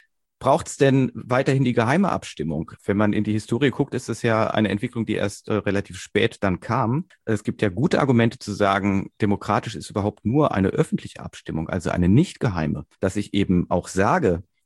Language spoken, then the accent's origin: German; Switzerland